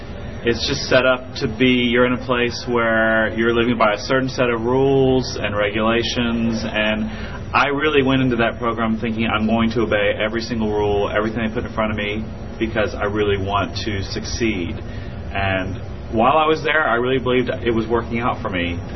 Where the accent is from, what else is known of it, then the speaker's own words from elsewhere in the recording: New York, United States; I'm from New York, and in 1994, I participated in the Love in Action residential program in San Rafael, California.